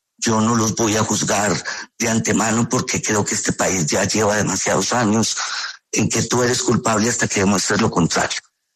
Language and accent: Spanish; Antioquia, Colombia; Me decepciona mucho llegar a Antioquia, como fui este fin de semana a mi tierra